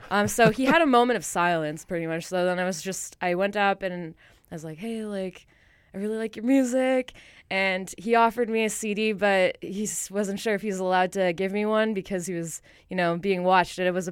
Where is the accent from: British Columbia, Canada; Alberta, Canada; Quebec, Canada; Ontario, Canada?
Alberta, Canada; Calgary; I had a stopover in Calgary, and Calgary is my hometown, but I wasn't there for very long.